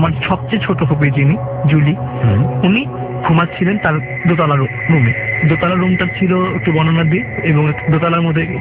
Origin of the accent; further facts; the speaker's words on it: Dhaka, Dhaka Division, Bangladesh; আমাদের বাসা যেটা পুরান ঢাকা এবং আমাদের বাসার মধ্যে আমাদের চাচুরা ছিল, ফুপিরা ছিল, আমরা একসাথে থাকতাম আর কি।